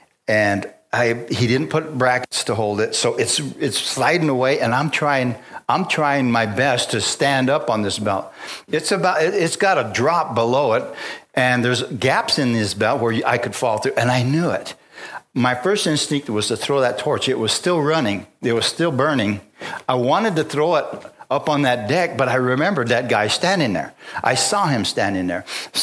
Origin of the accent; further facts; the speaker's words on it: Bisbee, Arizona, United States; We used to go to Bisbee quite a bit because we're from Bisbee.